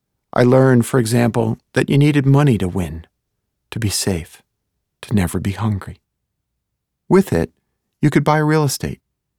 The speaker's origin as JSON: {"language": "English", "town": "Brooklyn", "region": "New York", "country": "United States", "tie": "born or raised there", "said": "the 2-bedroom apartment on the ground floor of the small Brooklyn building owned by my grandfather. I was born in December 1963, a month after JFK was killed."}